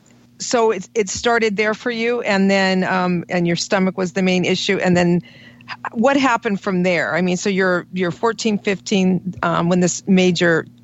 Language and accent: English; Butler, Pennsylvania, United States; I'm a clinical nutritionist and coach, and I'm also from Butler, Pennsylvania.